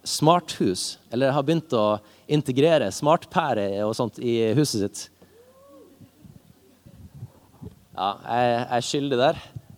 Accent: Tromsø, Troms, Norway; Jeg er fra Tromsø. Og jeg har alltid bodd i Tromsø. Det får jeg litt pes for av og til, at jeg aldri har flyttet på meg.

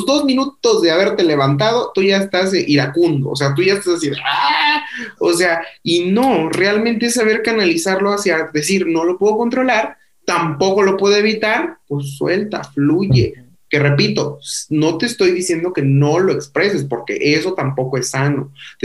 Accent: Mexico; como buenos mexicanos, realmente la ira es la pérdida del control

